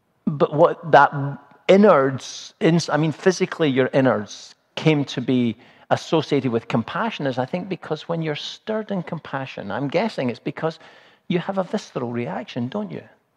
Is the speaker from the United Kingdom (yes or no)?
yes; Glasgow, Scotland, United Kingdom; I'm from Glasgow. I'm a city boy.